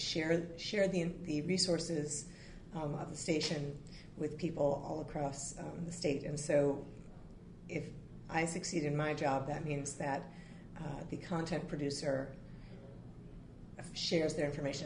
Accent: Madison, Wisconsin, United States; I grew up here in Madison

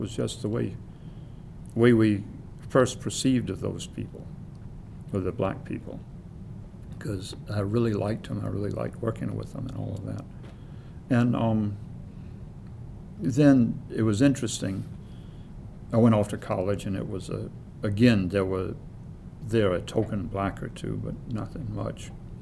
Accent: the South, United States; born there; Because I was born in the South in a small town at a time when it was segregated.

